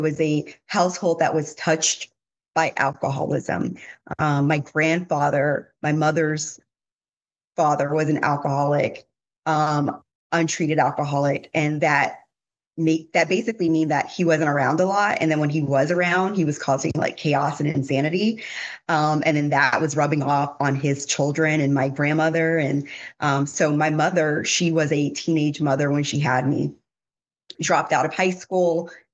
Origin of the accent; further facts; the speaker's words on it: Brooklyn, New York, United States; born there; now in Connecticut, United States; I was born in Brooklyn, New York in the 1980s.